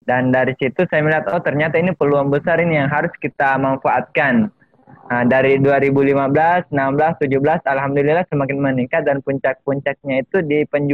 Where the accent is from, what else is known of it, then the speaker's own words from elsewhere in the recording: Maros, South Sulawesi, Indonesia; Kebetulan asalnya dari Maros. Alamat tempat tinggalnya itu Dusun Tombolo, Desa Tumpuk Bulu, Maros.